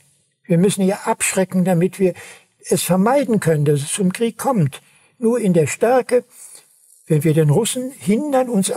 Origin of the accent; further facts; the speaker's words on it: Bergkamen, North Rhine-Westphalia, Germany; Man wollte damals in meinem Heimatort Bechkamen das chemische Werk angreifen.